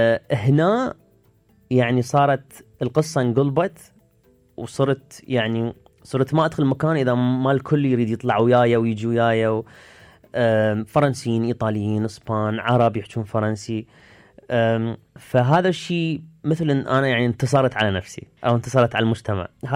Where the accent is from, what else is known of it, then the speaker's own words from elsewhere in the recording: Tunisia; now in Belgium; يعني أنا جاي من تونس ثقافة عربية، وصل بلجيكا أشوف عادي إنه أطفالي يصادقون بعض